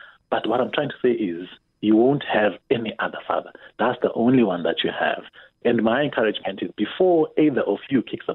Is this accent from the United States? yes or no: no; Zimbabwe; moved away; I'm originally from Zimbabwe. I've been in this country now for almost 20 years.